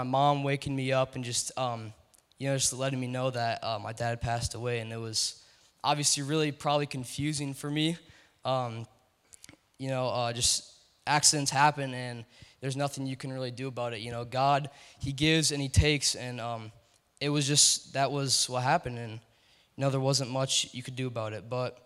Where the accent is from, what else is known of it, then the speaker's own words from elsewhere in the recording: Elk River, Minnesota, United States; also born or lived in Kansas City; I was born in Kansas City, a suburb of Kansas City, and I lived in there. I lived that region for 3 years-ish, and then I moved here to Minnesota, to Elk River, Minnesota.